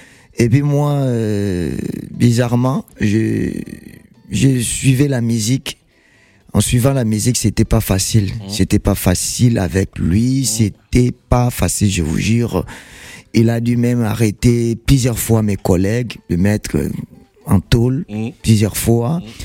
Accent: Équateur, DR Congo; Équatoriens ont dit toujours Mongo, Mongo. Il y a des Bangwandi, il y a des Mbuza

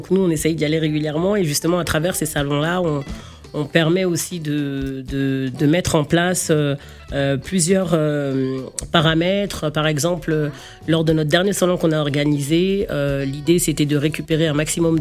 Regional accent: France; Nous qui sommes issus d'une double culture, on est français et franco-malien pour le coup, français et malien aussi.

